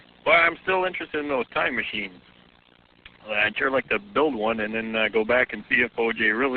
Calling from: Iowa, United States; from Iowa

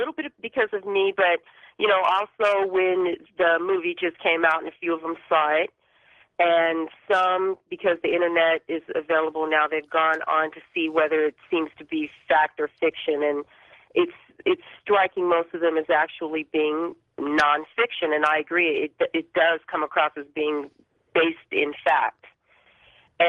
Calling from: Altadena, California, United States; I'm calling from Altadena, California.

